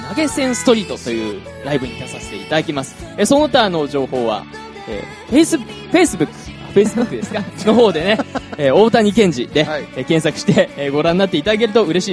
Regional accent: Sagamihara, Kanagawa, Japan; 地元相模原のね、エッキミュージックサロンというところで、ブッキングライブございます。

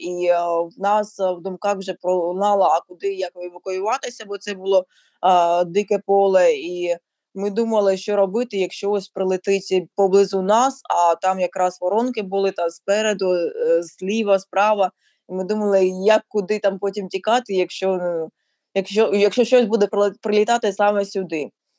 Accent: Luhansk Oblast, Ukraine; Луганщина – це мій рідний регіон, то я туди так частенько намагаюся заїжджати

